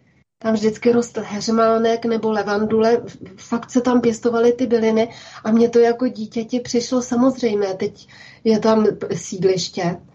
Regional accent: Dačice, South Bohemian Region, Czechia; born there; já jsem se narodila ve městě Dačice, které vlastně je na pomezí jižních Čech a jižní Moravy.

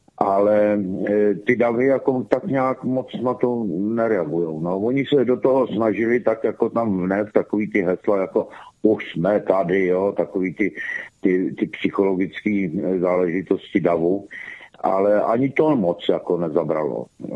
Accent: Prague, Czechia; Zaprvé jsem Pražák a bydlel jsem v té době ještě v Praze.

